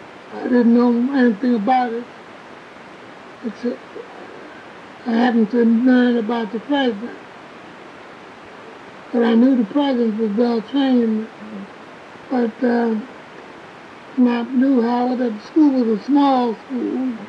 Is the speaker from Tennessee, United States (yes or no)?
no; Washington, District of Columbia, United States; Yeah, I was born and raised in Washington, D.C.